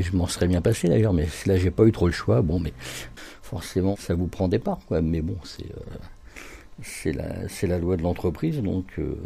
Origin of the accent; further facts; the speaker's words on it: Paris, Île-de-France, France; quand j'étais petit, on allait au Buttes-Chaumont, on avait les Buttes-Chaumont à côté, on était heureux, on avait un grand parc pour jouer.